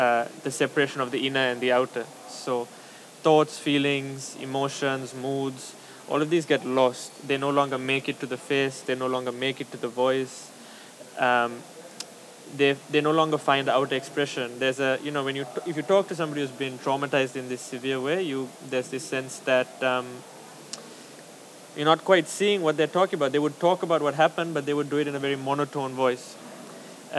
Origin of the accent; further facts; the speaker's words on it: Sri Lanka; I grew up in very privileged circumstances, very far away from the war. Even though I grew up in Sri Lanka, and Sri Lanka is a small country